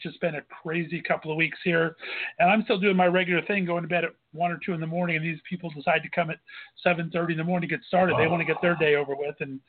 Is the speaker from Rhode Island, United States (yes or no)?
no; California, United States; The whole reason I moved back here is, you know, I'm from California originally.